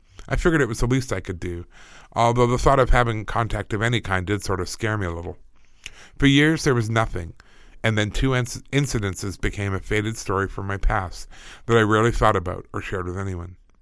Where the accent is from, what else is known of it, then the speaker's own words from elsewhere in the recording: London, Ontario, Canada; I'm a 34-year-old woman born and raised in London, Ontario by two loving parents.